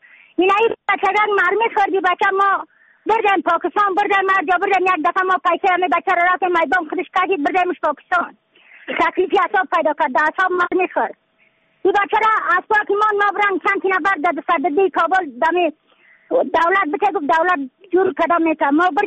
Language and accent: Persian; Badakhshan, Afghanistan; از بدخشان هستم، مرکز بدخشان، ولسوالی اصل پایان، قیره وینگ.